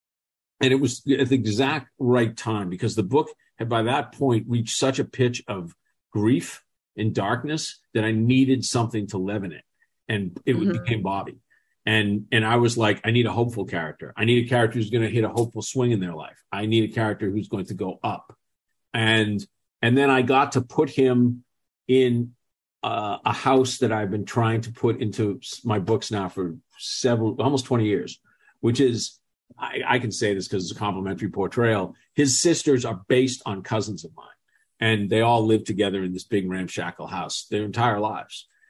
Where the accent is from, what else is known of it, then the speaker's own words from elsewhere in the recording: Dorchester, Massachusetts, United States; the story I always tell is we grew up in Dorchester, and Dorchester, where my neighborhood in particular is one of the more violent in the city.